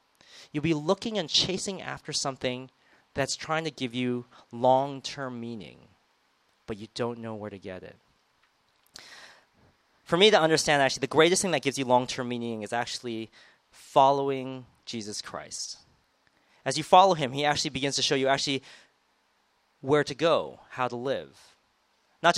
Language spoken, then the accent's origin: English; Monterey Park, California, United States; I'm originally from the United States of America, so I sound like this not just because I watch a lot of TV, but I actually was born learning how to speak this language. I'm from Los Angeles, from a small place in Los Angeles called Monterey Park